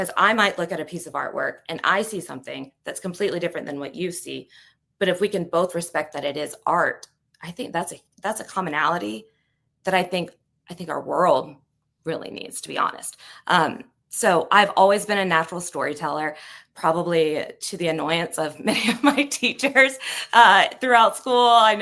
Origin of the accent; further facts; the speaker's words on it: the South, United States; being a Southerner, I think it's in my blood. I think it is just part of who we are.